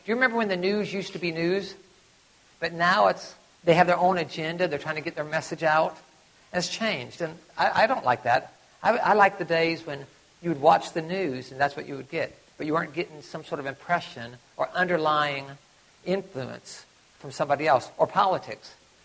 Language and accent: English; Tennessee, United States; Well, I'm from Tennessee. We used to call that dinner.